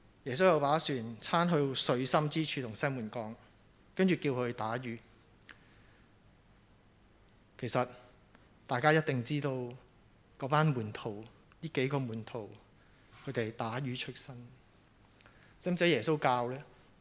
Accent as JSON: {"language": "Cantonese", "country": "Hong Kong", "tie": "born or raised there", "said": "我们香港人，我们自小到大讲广东话，识中文，这些不是英文，也不是那些原文，希伯来文、希列文，那些我全部都不识，我只是识中文"}